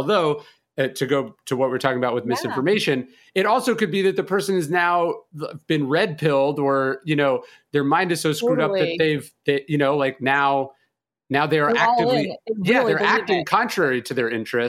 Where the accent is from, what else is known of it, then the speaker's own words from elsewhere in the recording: California, United States; So, you know, I'm from California, so I moved to New Orleans. That was my first Southern city.